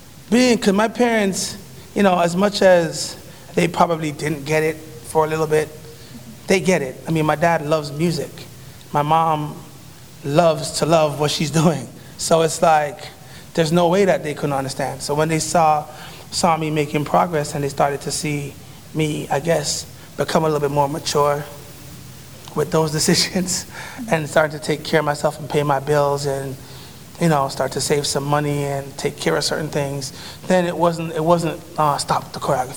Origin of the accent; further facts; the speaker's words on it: Jamaica; also born or lived in Toronto, Canada; being West Indian and, you know, being from Jane and Finch and growing up in Jamaica